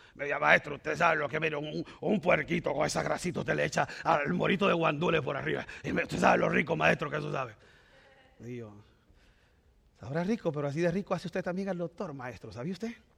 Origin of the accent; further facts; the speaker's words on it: Dominican Republic; Mire, ¿cuántos dominicanos hay aquí? Yo soy dominicano.